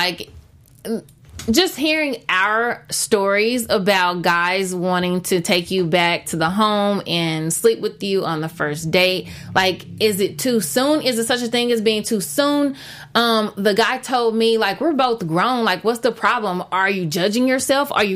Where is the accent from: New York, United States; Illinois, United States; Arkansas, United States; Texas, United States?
Texas, United States; I'm from Texas.